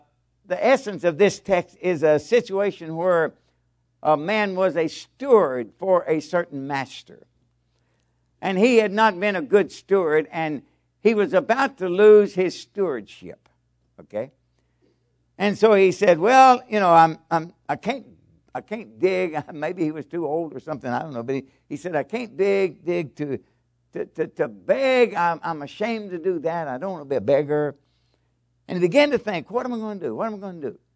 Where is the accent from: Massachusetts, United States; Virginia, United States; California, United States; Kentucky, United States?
Kentucky, United States; we were born and raised in Kentucky. We went to the outhouse a lot of times.